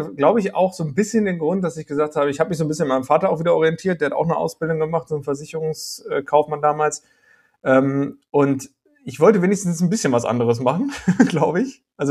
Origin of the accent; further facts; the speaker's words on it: Paderborn, North Rhine-Westphalia, Germany; ich komme ja aus Paderborn und Ecclesia ist ja Detmold, also sehr nah auch an Paderborn.